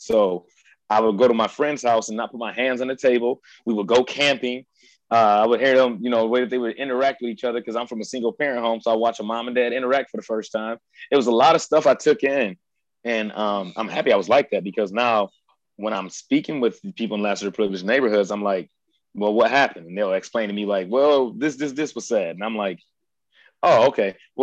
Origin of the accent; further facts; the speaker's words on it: Detroit, Michigan, United States; also born or lived in Adrian; But I was born in Adrian, Michigan, which is only like an hour and a half south, hour and 45 south.